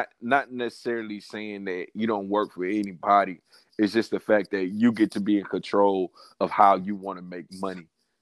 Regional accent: Houston, Texas, United States; also born or lived in Seattle; Okay, I'm from Houston and I joined the military at 18.

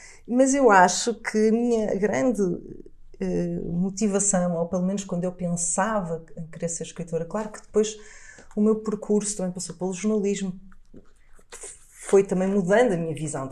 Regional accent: Porto, Portugal; also born or lived in Matosinhos; E eu cresci no Porto, numa época, nos anos 80, em Matosinhos e no Porto

